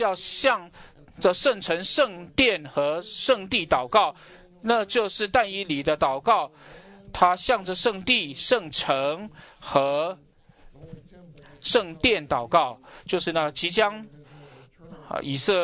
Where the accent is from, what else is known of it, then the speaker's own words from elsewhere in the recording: United States; Chinese is a second language; 我是从美国来